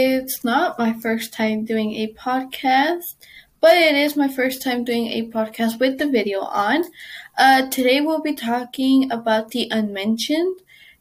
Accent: United States; For example, I am Mexican American. My culture is mixed. I have customs from Mexico, but I also have customs from the America, United States.

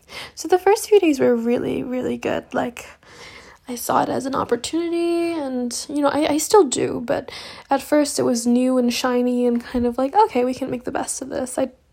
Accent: Vietnam; also born or lived in United States; now in Paris, France; And I'm originally from Vietnam, but I moved here from the US.

